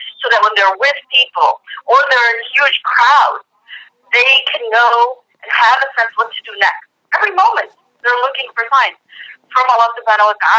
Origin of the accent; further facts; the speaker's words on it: India; a few years that I was raised in India